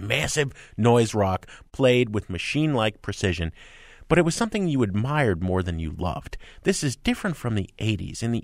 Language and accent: English; Jersey City, New Jersey, United States; is the ugliest city in America after my hometown of Jersey City.